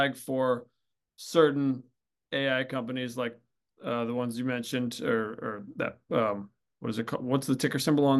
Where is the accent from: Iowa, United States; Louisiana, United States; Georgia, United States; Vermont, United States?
Vermont, United States; Your team plays and is among the favorites, and Vermont, in my home state, is playing Duke, and I'm going to that game Friday night.